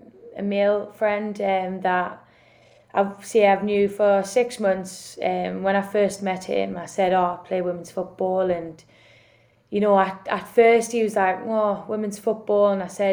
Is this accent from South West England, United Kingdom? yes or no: no; North East England, United Kingdom; I'm originally from the Northeast.